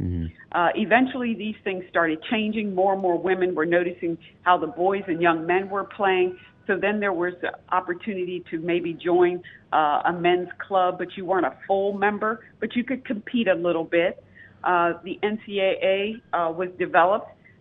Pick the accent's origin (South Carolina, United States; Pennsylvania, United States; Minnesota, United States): Pennsylvania, United States; When I think back growing up outside of Philadelphia in a very sports-rich area